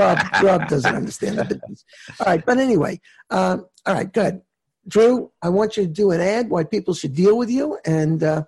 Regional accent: New York, United States; And I grew up in Long Island, and a lot of the people there, you know, they were either accountants, attorneys, and doctors.

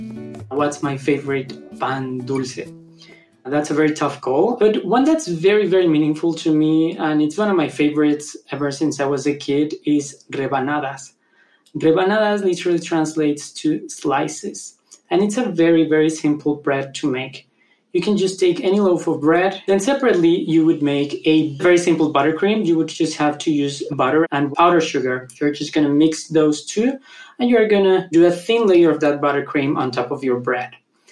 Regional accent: Mexico City, Mexico; I am a baker from Mexico City.

